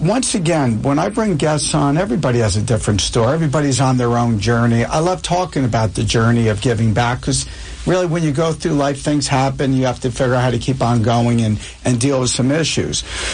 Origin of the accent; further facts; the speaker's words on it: Springfield, New Jersey, United States; Yeah, I grew up in Springfield, so I'm a Union County guy, too.